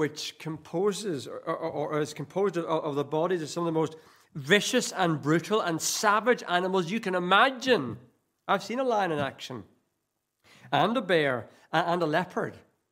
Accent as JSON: {"language": "English", "region": "Northern Ireland", "country": "United Kingdom", "said": "In Northern Ireland, where my accent comes from, everything from the Pope to Ian Paisley, and all in between."}